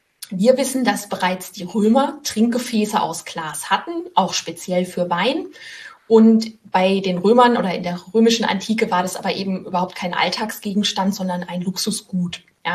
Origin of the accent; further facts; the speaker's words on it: Rhineland-Palatinate, Germany; now in Rheinhessen, Germany; Also ich bin aus der Pfalz weggezogen, jetzt nicht so weit, nach Rheinhessen.